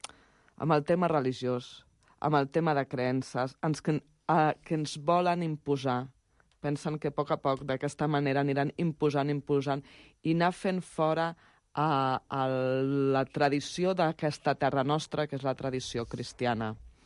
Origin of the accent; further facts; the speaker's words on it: Catalonia, Spain; Crec que cada any ens hem de felicitar com a catalans.